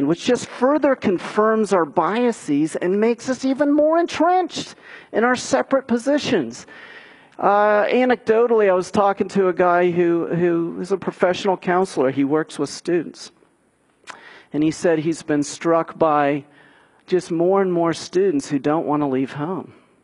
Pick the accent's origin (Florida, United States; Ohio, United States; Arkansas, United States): Ohio, United States; Westerville; I'm from Westerville, and I was there on Tuesday night when the Democratic National Debate was happening back in October.